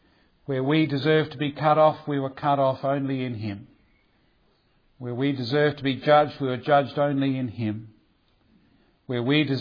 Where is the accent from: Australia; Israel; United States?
Australia; I come from Australia. You sent most of your black sheep out there, didn't you?